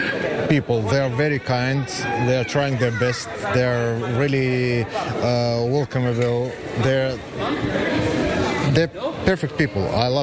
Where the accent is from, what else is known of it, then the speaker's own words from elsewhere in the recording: Mariupol, Donetsk Oblast, Ukraine; I'm from Mariupol city.